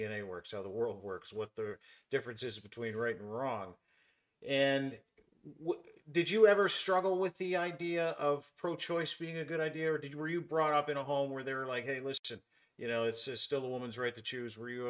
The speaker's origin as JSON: {"language": "English", "country": "Canada", "tie": "born or raised there", "said": "I remember when I grew up, I don't know about you, Rain, growing up in Canada, you thought about America like, oh my God, New York City, that must be incredible to live in New York City."}